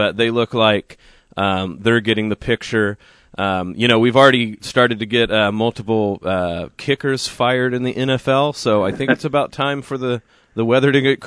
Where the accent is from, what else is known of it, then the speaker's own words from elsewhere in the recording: Oklahoma, United States; But growing up in Oklahoma, no one talked about foliage. I don't know if that was, like, no one understood the word. I think our trees kind of immediately just died. There wasn't very much, like, pretty time in Oklahoma.